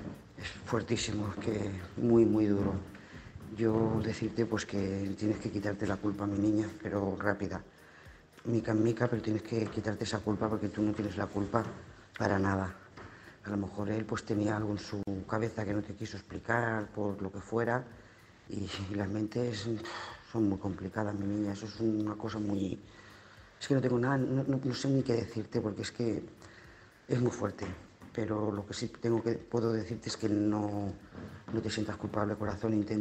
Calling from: Lloret de Mar, Catalonia, Spain; de Lloret de Mar.

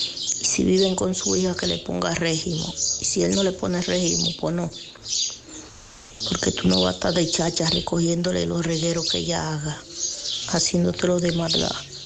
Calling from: Alcorcón, Community of Madrid, Spain; de Madrid, de Alcorcón.

